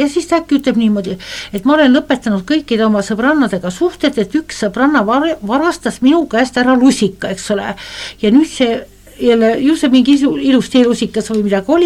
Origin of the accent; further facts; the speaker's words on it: Saare County, Estonia; ma ütlesin ema poolt, ma olen saarlane rahvus